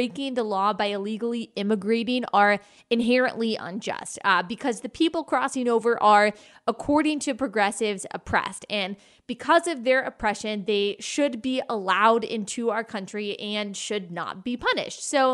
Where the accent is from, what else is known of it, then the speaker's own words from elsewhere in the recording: Texas, United States; I am a white woman. I am also American. I am a Christian. I was raised by two hardworking, successful parents in the suburbs of Dallas.